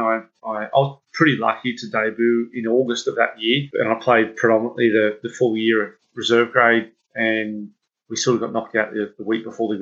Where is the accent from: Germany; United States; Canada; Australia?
Australia; Newcastle, New South Wales; And I'm born and bred in Newcastle.